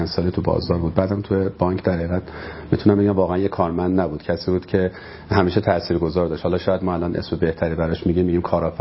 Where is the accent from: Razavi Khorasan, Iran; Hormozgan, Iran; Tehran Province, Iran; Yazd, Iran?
Tehran Province, Iran; Tehran; 1150 تهران.